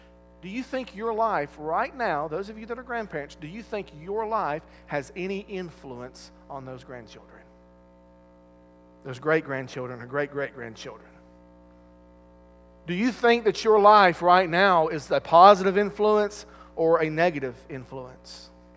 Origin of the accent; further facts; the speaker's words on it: Valdosta, Georgia, United States; Many of you also know that I'm from Valdosta, me and my wife both, born and raised in Valdosta.